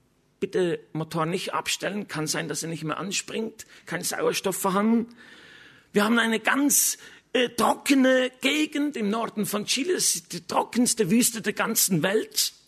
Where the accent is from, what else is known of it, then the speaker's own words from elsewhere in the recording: Switzerland; Meine Frau kommt aus Bayern, Entschuldigung, und ich bin Schweizer.